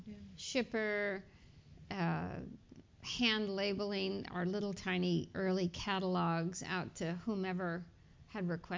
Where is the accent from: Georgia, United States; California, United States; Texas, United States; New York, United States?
California, United States; And that was probably the first time that I was exposed to so many species that, as a Californian, you'd never see.